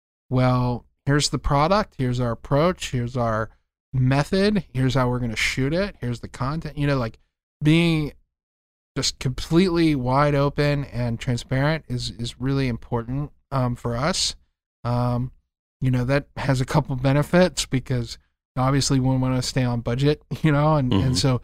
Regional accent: Cincinnati, Ohio, United States; Okay. So it's my hometown. I love it. I love Cincinnati.

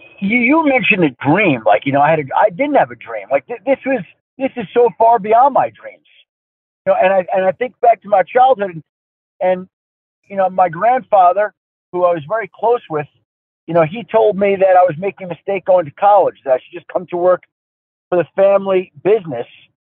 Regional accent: Bellmore, New York, United States; growing up in Belmore, Long Island, going to school at Michigan

